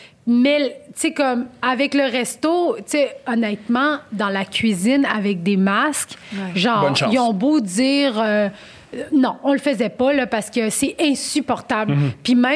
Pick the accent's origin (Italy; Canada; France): Canada; Montreal, Quebec; also born or lived in Saint-Jean-sur-Richelieu / Blainville; j'ai grandi à Montréal jusqu'à mes 11 ans. Après, j'étais allée à Saint-Jean-sur-Richelieu pendant 2 ans.